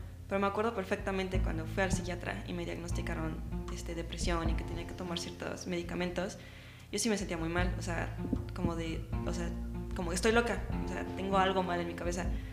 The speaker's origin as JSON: {"language": "Spanish", "region": "Puebla", "country": "Mexico", "tie": "born or raised there", "also_born_or_lived": "Mexico City", "said": "Yo sí soy de acá de Puebla. Bueno, o sea, nací en el DF, pero llevo aquí la mayoría de mi vida."}